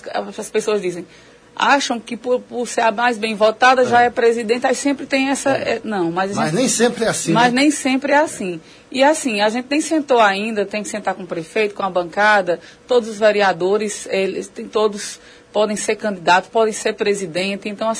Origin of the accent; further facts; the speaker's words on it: Lagoa do Barro do Piauí, Piauí, Brazil; Lagoa do Barro, sim, até porque nasci e moro no Lagoa do Barro, desde sempre.